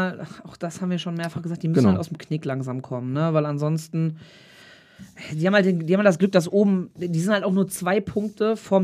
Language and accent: German; Bielefeld, North Rhine-Westphalia, Germany; Ich kenn's ja auch aus, ne, als Bielefelder.